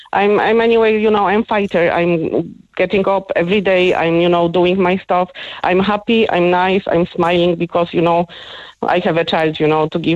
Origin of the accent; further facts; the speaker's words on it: Poland; English is a second language; now in Ireland; No, I obviously not going to be ever Irish because I was born and bred in Poland, you know.